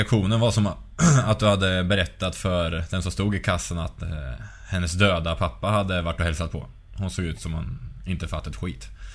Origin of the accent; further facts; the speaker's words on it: Norrköping, Östergötland, Sweden; Ja, jag kommer från Norrköping för början